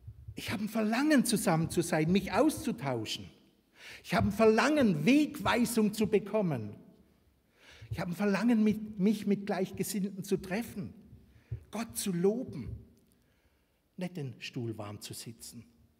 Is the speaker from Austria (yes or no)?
no; Baden-Württemberg, Germany; ich komme aus dem Kraichgau, so aus dem baden-schwäbischen Land.